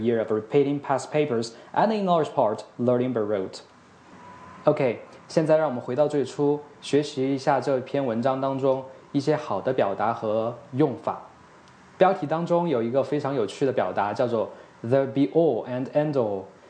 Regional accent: Chongqing, China; accent: Sichuan; English is a second language; For your information, I'm from Chongqing, so perhaps every now and then I speak Mandarin with a Sichuan accent.

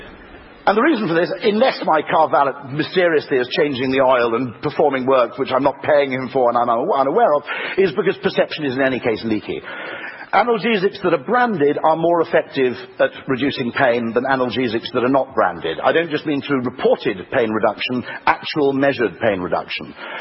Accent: United Kingdom; But I'm British, that's the way we like it.

